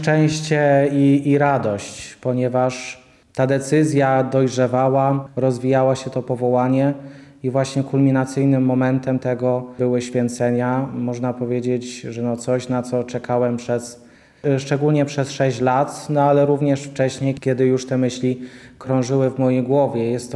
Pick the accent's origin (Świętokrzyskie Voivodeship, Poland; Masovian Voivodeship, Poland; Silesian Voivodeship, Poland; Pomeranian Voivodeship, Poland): Świętokrzyskie Voivodeship, Poland; Obice; pochodzę z parafii Obice.